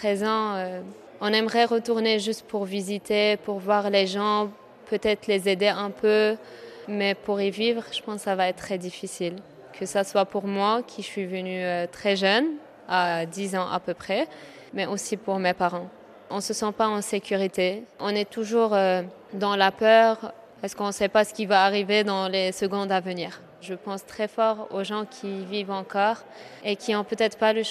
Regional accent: Mosul, Nineveh, Iraq; moved away; Mes parents, ils nous racontent leurs souvenirs de quand ils étaient jeunes jusqu'à ce qu'on a quitté l'Irak.

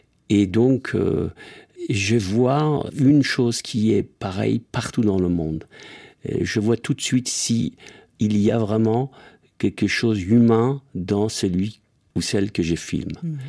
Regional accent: France; je suis français.

